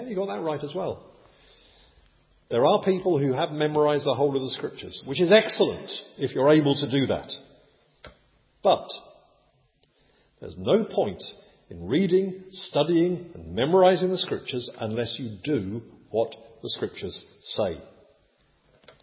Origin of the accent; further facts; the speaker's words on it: England, United Kingdom; I'm English, therefore I must be a Christian.